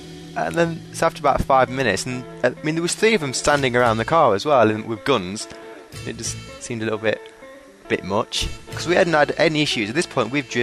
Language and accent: English; England, United Kingdom; Or being English.